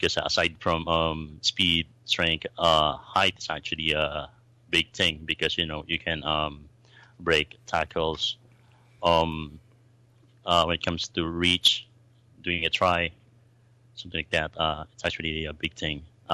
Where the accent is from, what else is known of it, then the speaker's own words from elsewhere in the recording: Caloocan, Metro Manila, Philippines; I actually born and raised in Trinity City in Caloocan. It's next to Manila.